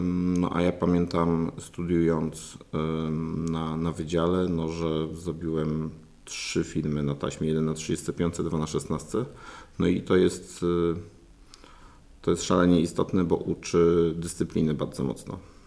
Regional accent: Katowice, Silesian Voivodeship, Poland; przez to, że ja jestem z Katowic, więc tu bywałem

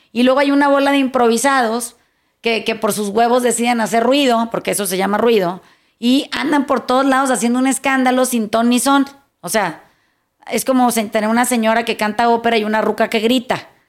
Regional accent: Mazatlán, Sinaloa, Mexico; los que somos de Mazatlán entendemos perfectamente bien que se ha estado saliendo de control el tema del ruido

